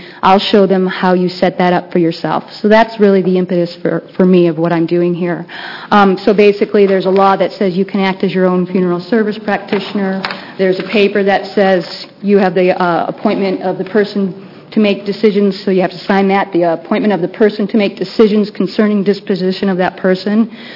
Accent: Portland, Oregon, United States; I'm from Portland, Oregon.

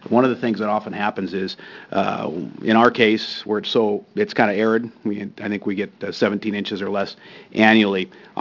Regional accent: John Day, Oregon, United States; I'm from John Day. My family owns a small outfit south of John Day between there and Seneca.

